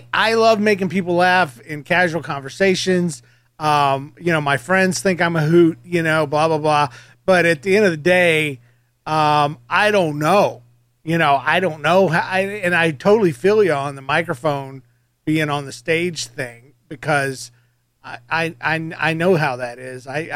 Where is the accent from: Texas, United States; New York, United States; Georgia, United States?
Georgia, United States; I'm from Georgia as well.